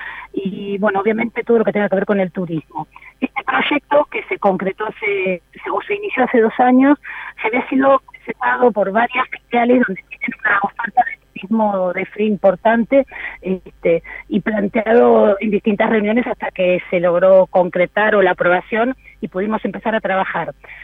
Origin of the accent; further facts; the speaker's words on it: Mar del Plata, Buenos Aires Province, Argentina; hasta en la provincia de Buenos Aires, porque somos de Mar del Plata